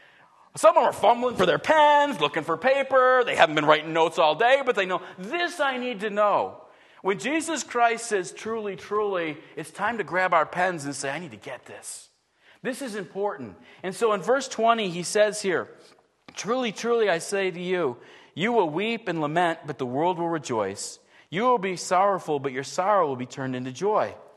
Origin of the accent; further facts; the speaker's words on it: Buffalo, New York, United States; And I grew up in Buffalo, so I knew where Children's Hospital was.